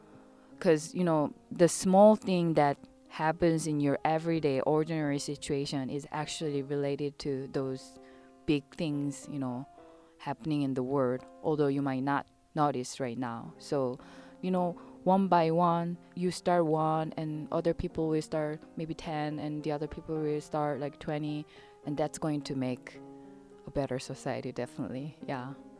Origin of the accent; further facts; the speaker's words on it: South Korea; English is a second language; When my hometown started having immigrant workers in 1990s, I was a young child at the time, and then I noticed that people were afraid or just a little bit, you know, cautious about interacting with those people who have different skin color and they don't speak Korean, obviously.